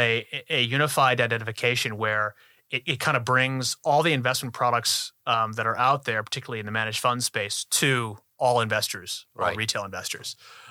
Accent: Chicago, Illinois, United States; I grew up in Chicago, so it's the state of Illinois.

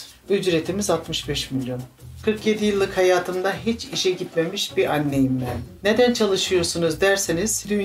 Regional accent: Çorum, Turkey; 47 yaşındayım, 3 çocuk annesiyim, memleketim Çorum.

